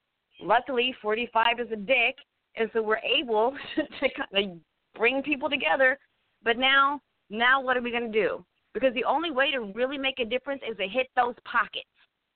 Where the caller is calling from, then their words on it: Louisville, Kentucky, United States; from Louisville, Kentucky.